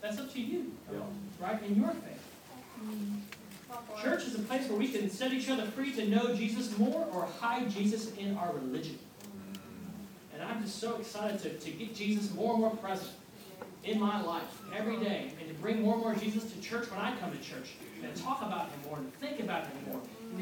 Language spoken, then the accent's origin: English; United States; I didn't grow up going to church. I'm from America, but believe it or not, I wasn't very religious growing up.